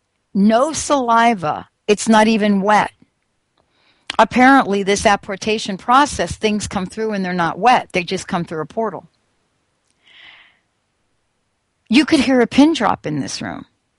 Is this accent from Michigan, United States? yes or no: no; Missouri, United States; I'm like, what's that state where you're from? I'm from Missouri.